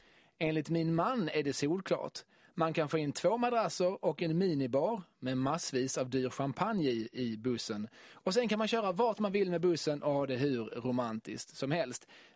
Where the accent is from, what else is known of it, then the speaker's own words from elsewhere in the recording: Skåne, Sweden; Jo, så fort man som skåning då eller sydsvensk satte sig ner för att kolla ett dansk tv-program